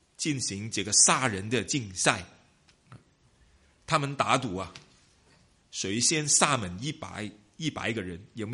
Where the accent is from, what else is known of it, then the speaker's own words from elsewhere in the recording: China; 我们在中国在华人社会长大，我们都知道了，在这一方面的事情呢很普遍